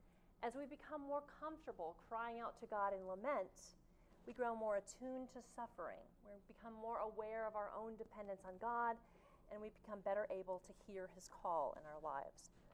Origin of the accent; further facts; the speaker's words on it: Midland, Texas, United States; I'm from Midland, Texas.